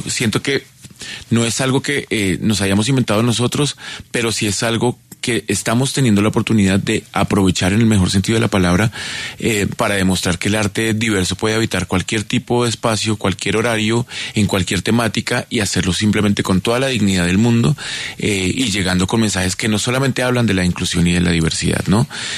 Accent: Tunja, Boyacá, Colombia; Somos abuelitos que venimos de Tunja.

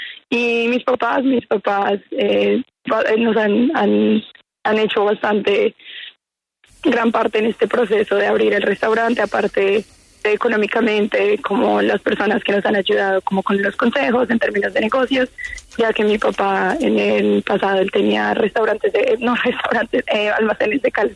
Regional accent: Bogotá, Colombia; moved away; also born or lived in England; nosotras nacimos en Bogotá, en Colombia, fuimos a un colegio cuando estábamos pequeñas

